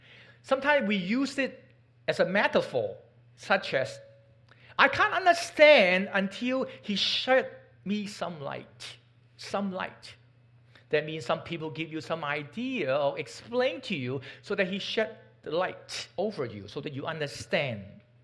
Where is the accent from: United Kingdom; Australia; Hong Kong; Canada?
Hong Kong; English is a second language; now in United States; I'm came from Hong Kong, so my clock always show Hong Kong time and USA time. I don't know why. 25 years, I still kind of living sometimes remember Hong Kong.